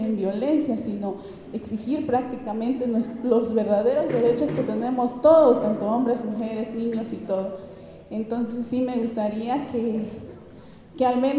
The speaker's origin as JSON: {"language": "Spanish", "town": "Petalcingo", "region": "Chiapas", "country": "Mexico", "said": "vengo del municipio de Tila, en una comunidad que se llama Petalcingo."}